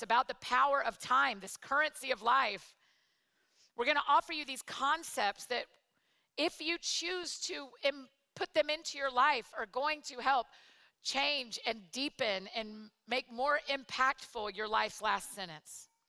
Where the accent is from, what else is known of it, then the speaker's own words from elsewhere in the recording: Georgia, United States; 's going to be leaning on a staff too, except I'm from Georgia. We call these walking sticks.